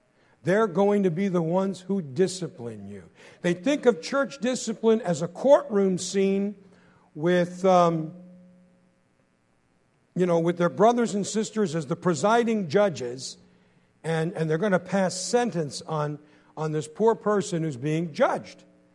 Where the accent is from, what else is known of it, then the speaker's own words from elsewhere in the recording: Brooklyn, New York, United States; Now, you got to I don't talk like a New Yorker no more. But I was raised in Brooklyn, all right?